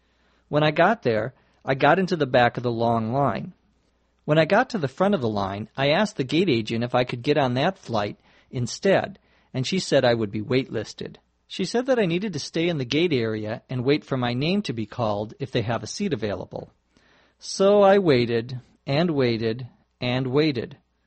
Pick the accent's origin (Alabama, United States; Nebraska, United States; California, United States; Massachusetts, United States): California, United States; Los Angeles; from Los Angeles, California.